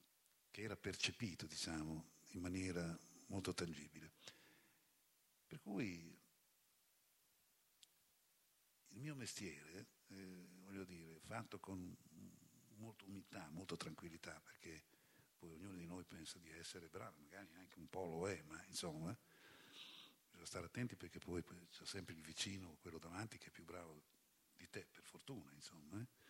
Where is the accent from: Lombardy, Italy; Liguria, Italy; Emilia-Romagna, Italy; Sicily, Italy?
Emilia-Romagna, Italy; Ravenna; io potevo dire sono di Ravenna